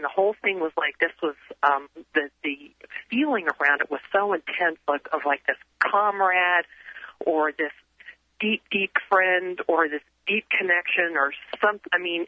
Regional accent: Maryland, United States; now in Arizona, United States; And I grew up in Maryland, and now I live in Arizona

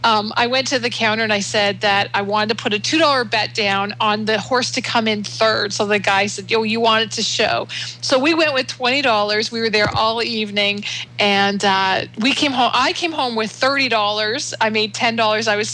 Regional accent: Canada; Well, you know, I'm Canadian, and up here in Canada, we have our fireworks on July the 1st

